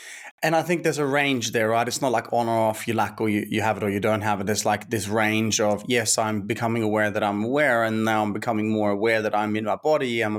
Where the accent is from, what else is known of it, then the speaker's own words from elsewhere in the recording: Norway; You know, born and raised in Norway, both my parents are alcoholics.